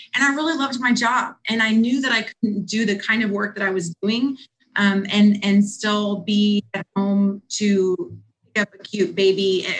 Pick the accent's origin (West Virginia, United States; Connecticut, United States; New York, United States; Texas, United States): Texas, United States; Houston; But I grew up in Houston, Texas. I was a middle kid, and I grew up wanting to be a nurse